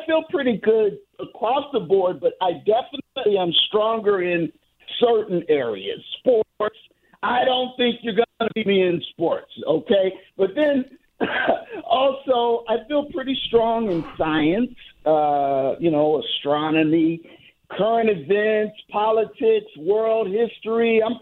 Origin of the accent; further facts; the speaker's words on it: St. Louis, Missouri, United States; moved away as an adult; now in Los Angeles, United States; Well, I was born and raised in St. Louis. Lived there up until I graduated high school and left for college. And so I'm currently living in Los Angeles.